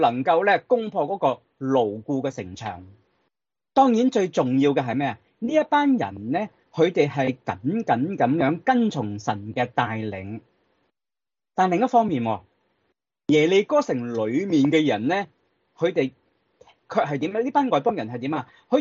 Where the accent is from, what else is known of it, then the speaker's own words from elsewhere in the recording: China; 咁如果通常如果我哋中国人会讲咩？